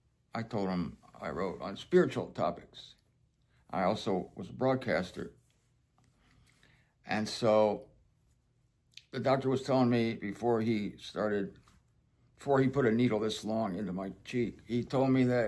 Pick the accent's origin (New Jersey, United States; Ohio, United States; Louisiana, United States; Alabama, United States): Ohio, United States; Canton; now in Fort Lauderdale, United States; There's some part of me that's comfortable in Ohio, in Canton. This is my hometown.